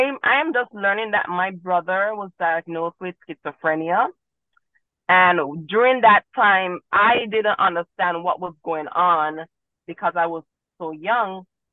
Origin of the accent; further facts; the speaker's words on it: Jamaica; well, my parents are Jamaican and I grew up in Jamaica